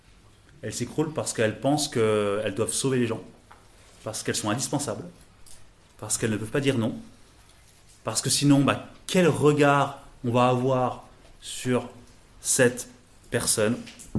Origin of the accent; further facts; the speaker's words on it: South Korea; je n'ai d'origine ni de France ni de Suisse. Je suis de Corée du Sud.